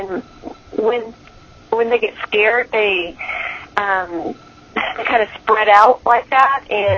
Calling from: Oregon, United States; I'm calling from Oregon.

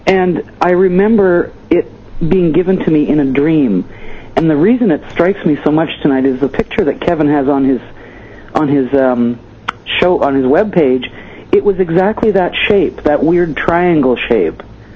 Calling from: Vancouver, British Columbia, Canada; I'm calling from Vancouver.

